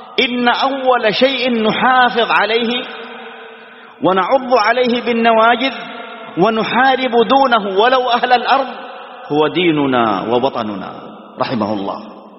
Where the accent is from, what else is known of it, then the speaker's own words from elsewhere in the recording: Saudi Arabia; بلادنا المملكة العربية السعودية